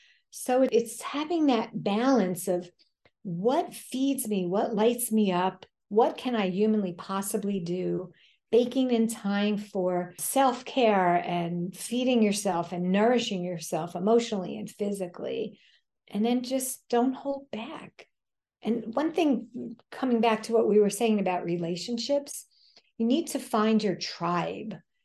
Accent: New York, United States; And because I have two speeds as a New Yorker, fast and faster

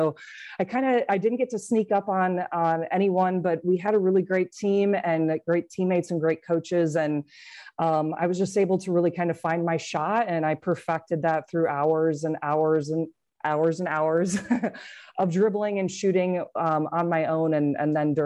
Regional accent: Cedar Rapids, Iowa, United States; So we kind of live in suburbia, but Cedar Rapids, if you watch that cool movie that came out years later, it still has like 150,000 population. So it was still a big city.

